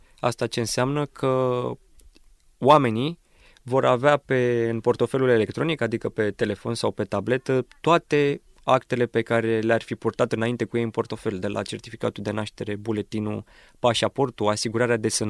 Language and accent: Romanian; Romania; Ucrainenii, când aud că suntem din România, ne iau în brațe și ne mulțumesc